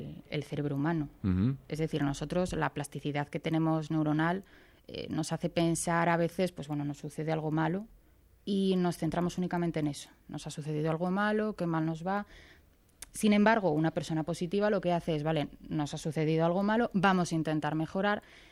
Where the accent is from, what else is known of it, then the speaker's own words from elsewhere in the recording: León, Castile and León, Spain; nosotros somos todos de León. Los cuatro coaches que están en el centro somos de León. Nos gusta León.